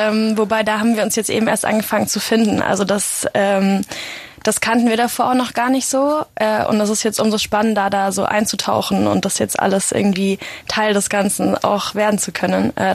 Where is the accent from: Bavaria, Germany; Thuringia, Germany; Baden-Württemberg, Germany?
Bavaria, Germany; moved away as an adult; now in Austria; Wir sind beide aus Deutschland, also aus der Nähe von München. Und sind dann zum Studieren hierher gezogen.